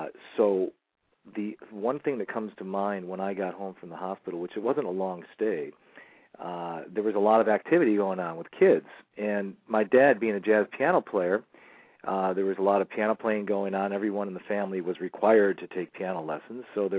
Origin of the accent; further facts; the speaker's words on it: Geneva, New York, United States; born there; Okay, well, I was born in Geneva, New York, which is the Finger Lakes region, known for the wine, which is a nice thing for the area right now.